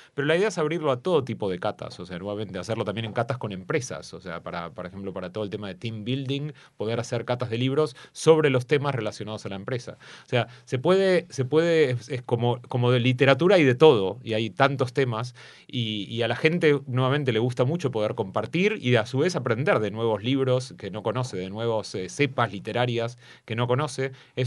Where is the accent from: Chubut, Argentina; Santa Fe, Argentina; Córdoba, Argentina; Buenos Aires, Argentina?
Buenos Aires, Argentina; moved away as an adult; also born or lived in Jerusalem / Boston; yo nací en Buenos Aires y terminé el instituto en Buenos Aires. O sea, viví mi infancia y adolescencia en Buenos Aires y me fui para Israel y viví mucho tiempo en Jerusalén durante unos 20 años prácticamente en Jerusalén.